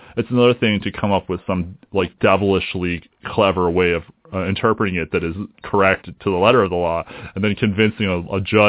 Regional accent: Buffalo, New York, United States; I'm from Buffalo, and I know he spent time at the University of Buffalo.

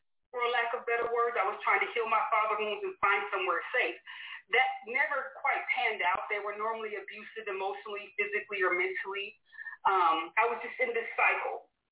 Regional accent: Texas, United States; moved away as an adult; But yeah, I was born here in Texas and left here around the age of 25 and then did my time in the military.

